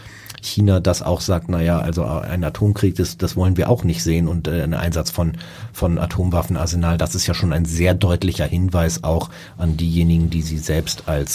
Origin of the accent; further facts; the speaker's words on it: Hamburg, Germany; Ja, das fällt mir als Hamburger sehr schwer